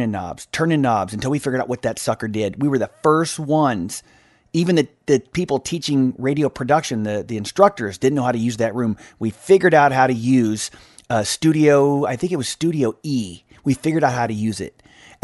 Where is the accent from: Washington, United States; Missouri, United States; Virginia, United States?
Missouri, United States; Kansas City; Then I started to hear the radio stations I grew up with in Kansas City, like KY102 and Q104